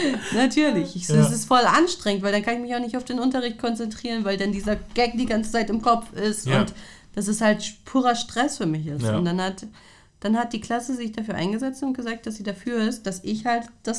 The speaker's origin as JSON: {"language": "German", "region": "Northern Germany", "country": "Germany", "said": "Ich komme aus Norddeutschland."}